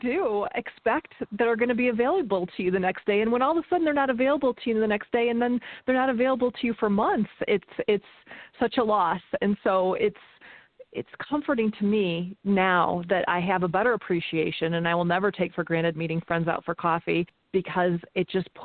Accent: Chicago, Illinois, United States; I listen to them from Chicago because I can, and I'm from Chicago.

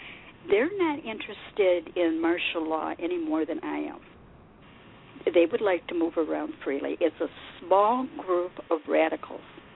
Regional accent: United States; And we as American women, maybe we just don't understand that in some cultures this is okay.

